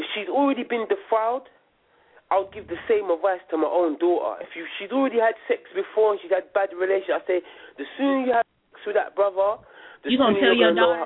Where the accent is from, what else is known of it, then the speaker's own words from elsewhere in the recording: United Kingdom; because I'm from Britain